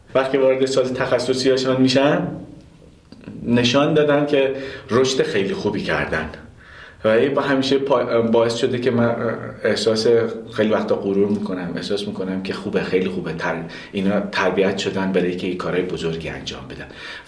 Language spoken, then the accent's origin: Persian; Hamadan, Iran; ما همدانی هستیم